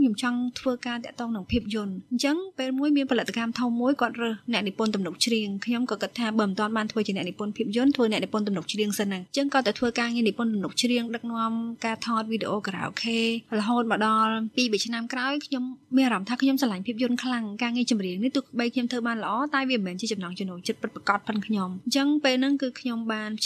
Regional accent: Mekong Delta, Vietnam; born or raised there

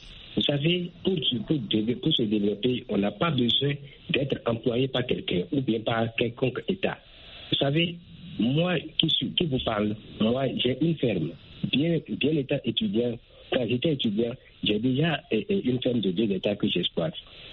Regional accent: Cotonou, Littoral, Benin; je suis béninois, je suis au Bénin, je suis à Cotonou.

